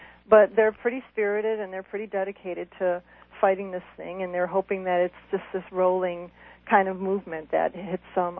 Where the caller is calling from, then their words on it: Ann Arbor, Michigan, United States; I'm calling from Ann Arbor.